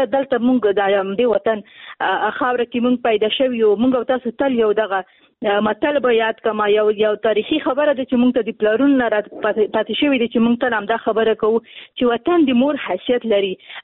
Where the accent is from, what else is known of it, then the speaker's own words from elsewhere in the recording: Afghanistan; نن ورځ نه ده چې په افغانستان کې جنگ دی او تقریبا موږ په جنگ کې پیدا شو یو په جنگ کې رالوی شو یو